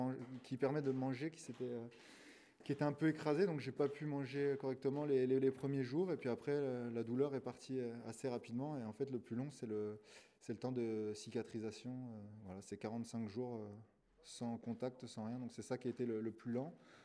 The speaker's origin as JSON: {"language": "French", "town": "Lons-le-Saunier", "region": "Bourgogne-Franche-Comté", "country": "France", "lives_now": "Montauban, France", "said": "j'ai 28 ans, je suis originaire de Lons-le-Saunier dans le Jura. Et je suis à ma sixième année à Montauban."}